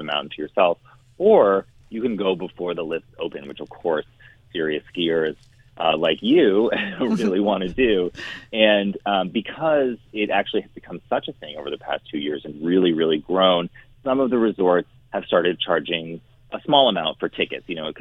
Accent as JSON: {"language": "English", "region": "New England", "country": "United States", "tie": "born or raised there", "said": "And I grew up in New England."}